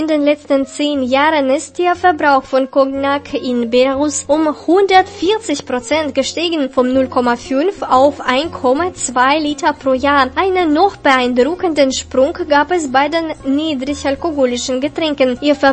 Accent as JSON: {"language": "German", "town": "Gera", "region": "Thuringia", "country": "Germany", "tie": "born or raised there", "said": "nördlich meiner Heimatstadt Gera."}